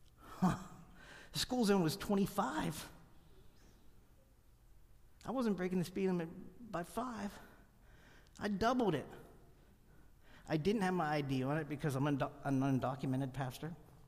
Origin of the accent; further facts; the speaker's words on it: Pennsylvania, United States; I'm from Pennsylvania, and I am in Tulsa, Oklahoma, preaching